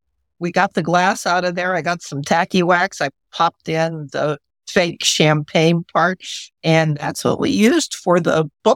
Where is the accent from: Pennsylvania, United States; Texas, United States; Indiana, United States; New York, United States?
Pennsylvania, United States; Pittsburgh; but I'm from Pittsburgh. We are the home of Heinz 57.